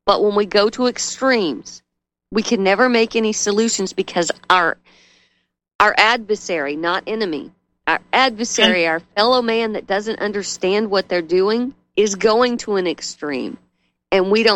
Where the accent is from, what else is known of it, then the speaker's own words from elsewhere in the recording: Texas, United States; The people that are armed, and I'm from Texas, we're constantly armed.